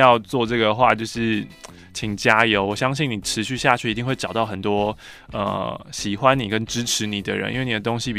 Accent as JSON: {"language": "Chinese", "region": "Taipei", "country": "Taiwan", "tie": "born or raised there", "said": "因为我是土生土长的台北市人，在北港的这一年"}